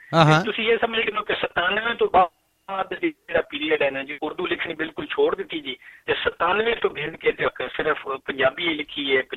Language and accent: Punjabi; Padhrar, Punjab, Pakistan; ਮੇਰੀ ਜਿਹੜੀ ਜੰਮਪਲ ਹੈ ਉਹ ਗ੍ਰਾਂ ਹੈ ਖੁਸ਼ਾਬ ਜ਼ਿਲ੍ਹੇ ਦਾ, ਜਿਹੜਾ ਕਿ ਪੁਰਾਣਾ ਸ਼ਾਹਪੁਰ ਡਿਸਟ੍ਰਿਕਟ ਹੁੰਦਾ ਹੈ, ਟਿਵਾਣੇ ਵਾਲਾ, ਖਜ਼ਰ ਜਾਂ ਟਿਵਾਣੇ ਉਰਾਂ ਦਾ। ਉਹਦੇ ਵਿੱਚ ਪਧਰਾੜ ਹੈ ਜੀ